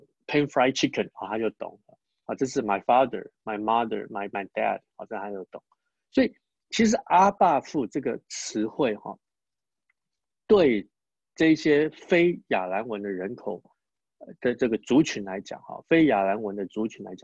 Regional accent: Taiwan; 搞不好我们台湾话还有一点这个希伯来文的影响啊

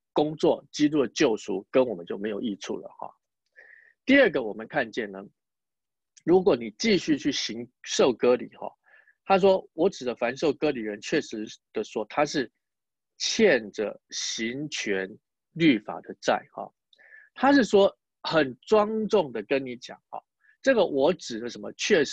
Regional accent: Taiwan; 外邦人像以前我是从台湾来的嘛，那以前在台湾的话

